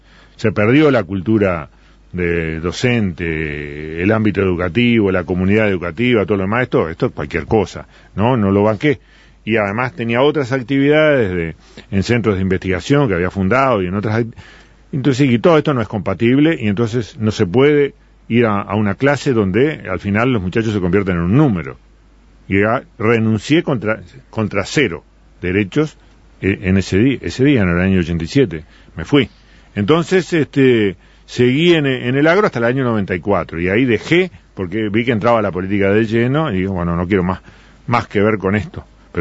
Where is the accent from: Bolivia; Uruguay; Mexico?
Uruguay; Florida; yo soy de Florida